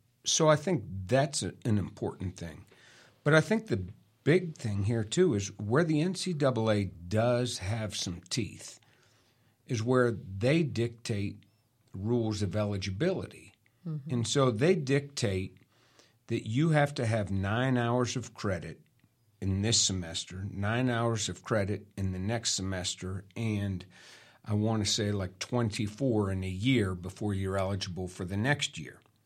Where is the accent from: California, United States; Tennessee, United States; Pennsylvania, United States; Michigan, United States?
Pennsylvania, United States; I grew up outside Pittsburgh, and I've got feelings invested in Pitt basketball.